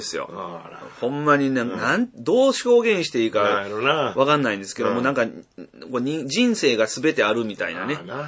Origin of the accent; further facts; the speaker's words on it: Osaka, Japan; 生まれ育ち全部北摂ですから。